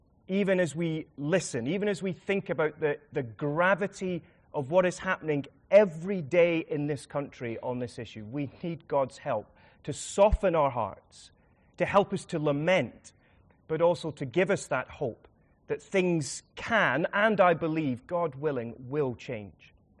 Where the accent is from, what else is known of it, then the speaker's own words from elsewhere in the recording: Edinburgh, Scotland, United Kingdom; now in London, United Kingdom; I'm from Edinburgh originally, now serving Wandsworth.